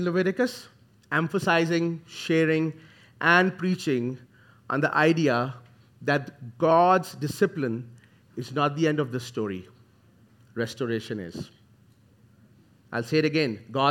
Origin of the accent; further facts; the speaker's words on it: Pakistan; moved away as an adult; for the ones who haven't heard me before, I'm originally from Pakistan. I'm a fifth-generation Christian, migrated to this beautiful country of ours in 2018 along with my wife